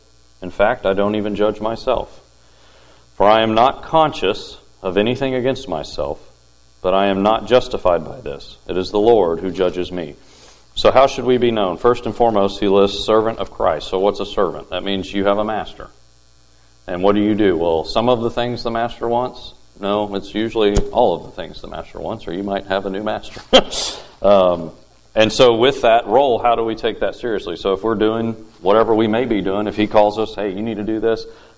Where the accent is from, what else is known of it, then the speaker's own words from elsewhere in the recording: Knoxville, Tennessee, United States; born there; now in Nicholasville, United States; I've been called to Nicholasville, Kentucky. I was born in Knoxville. We landed in Nicholasville.